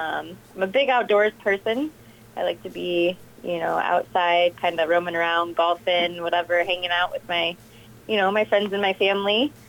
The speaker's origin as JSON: {"language": "English", "town": "Eagle Grove", "region": "Iowa", "country": "United States", "tie": "born or raised there", "said": "Yes, so I actually grew up in Eagle Grove."}